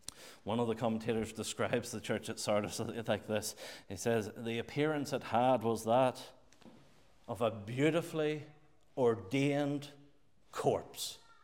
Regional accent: Northern Ireland, United Kingdom; now in Wallingford, United Kingdom; I come from Northern Ireland.

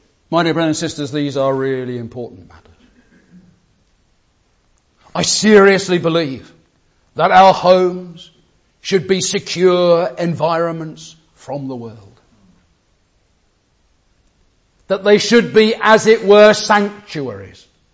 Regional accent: England, United Kingdom; Being English, that wasn't very often.

